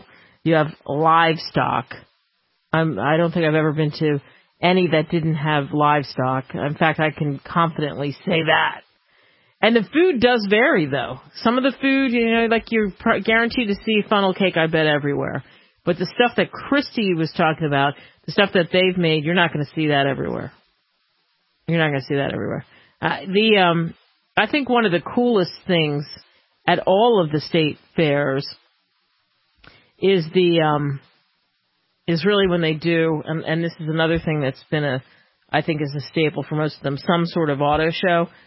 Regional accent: New Jersey, United States; I grew up in Jersey, and on the boardwalk, that's all you saw, funnel cakes.

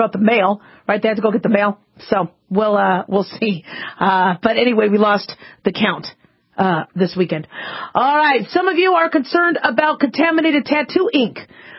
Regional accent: Los Angeles, California, United States; born there; I was born in Los Angeles. She had to prove I was a U.S. citizen.

